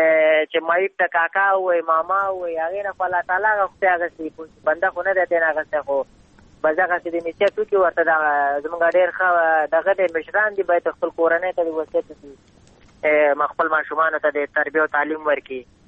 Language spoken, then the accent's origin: Pashto; Afghanistan; موږ هم د افغانستان بچیان یو، د افغانستان معلولین یو